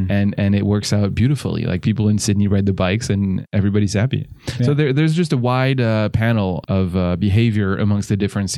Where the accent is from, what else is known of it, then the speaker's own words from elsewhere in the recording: Paris, Île-de-France, France; English is a second language; And, for example, in Paris, again, my hometown, there's a very ambitious cycling plan that's been put out